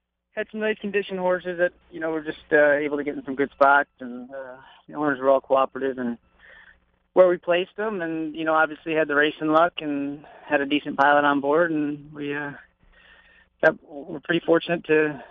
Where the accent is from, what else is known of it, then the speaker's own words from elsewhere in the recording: Charlestown, West Virginia, United States; also born or lived in Martinsburg, United States / Lexington, United States; I was born in Martinsburg, but I kind of split myself between Charlestown and Lexington as a kid.